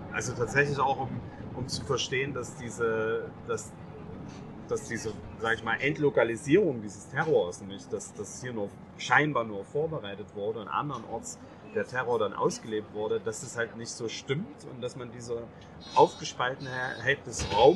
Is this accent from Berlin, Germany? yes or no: no; Chemnitz, Saxony, Germany; Genau, ich bin in Karl-Marx-Stadt geboren, 1981. Und habe hier in Chemnitz, also bin hier ganz lange gewesen, bin in Chemnitz aufgewachsen, in Karl-Marx-Stadt aufgewachsen und habe dann hier auch noch studiert, Philosophie. Und habe insgesamt 30 Jahre in der Stadt gewohnt.